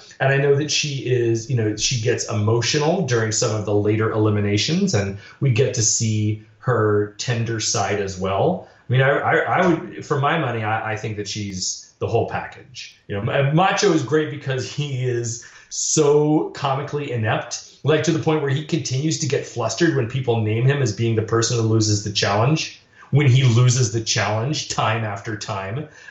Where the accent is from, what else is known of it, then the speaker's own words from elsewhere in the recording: United States; And, you know, I'm an American, so I'm very provincial and very, you know, narcissistic, and I don't know, you know, a lot about other parts of the world.